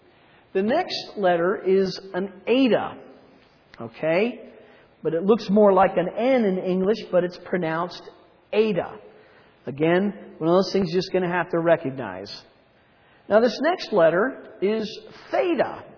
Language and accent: English; Reading, Pennsylvania, United States; I came from Pennsylvania, and of course, the baseball team is the Philadelphia Phillies, and they have a P on the front of their hat. Well, I lived in a town near Philadelphia. It was called Reading.